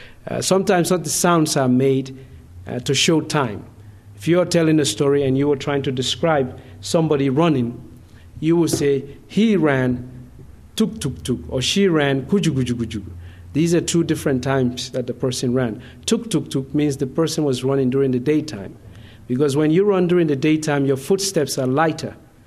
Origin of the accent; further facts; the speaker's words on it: Sierra Leone; first language Mende; English is a second language; So most of the way I was thinking about it was in Mende, which is my mother tongue. In Sierra Leone, we have a lot of languages, 15 languages and 3 dialects. I grew up speaking a number of them